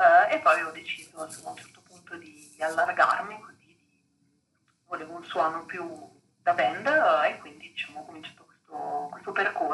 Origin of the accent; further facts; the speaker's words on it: Milan, Lombardy, Italy; sono una cantautrice, sono milanese